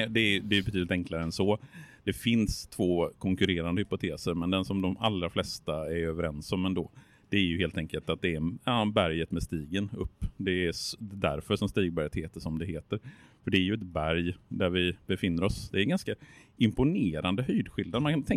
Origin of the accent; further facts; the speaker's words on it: Borås, Västra Götaland County, Sweden; now in Gothenburg, Sweden; som inflyttad göteborgare, uppvuxen i Borås